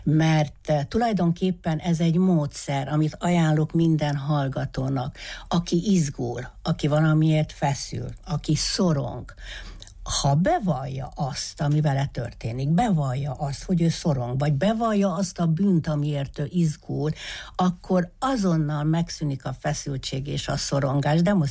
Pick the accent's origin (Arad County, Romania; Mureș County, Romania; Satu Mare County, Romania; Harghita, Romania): Mureș County, Romania; Reghin; Szászregenben születtem, 74-ben érettségiztem ugyanott.